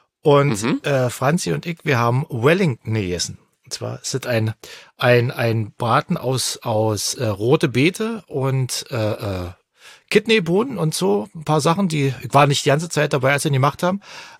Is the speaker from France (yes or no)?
yes; France; German is a second language; now in Germany; Weiß ich, Croutons bei uns in Frankreich.